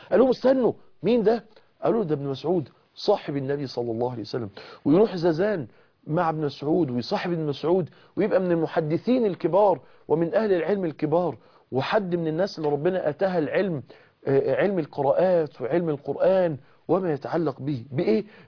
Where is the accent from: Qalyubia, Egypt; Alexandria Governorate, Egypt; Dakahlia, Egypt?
Dakahlia, Egypt; Mansoura; احنا واحنا صغيرين ياما سافرنا للاماكن السياحية، وياما سافرنا، احنا كنا بنسافر من المنصورة لحد القاهرة علشان نروح القلعة، ونسافر نروح راس البر